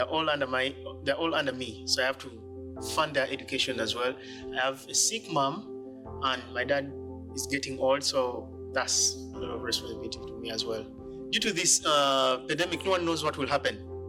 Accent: Uganda; I'm from Uganda.

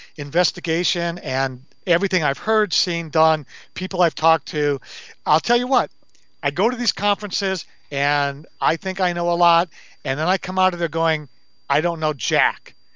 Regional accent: Detroit, Michigan, United States; Being born and raised in Detroit, I go, that looks like the back end of a Chevy.

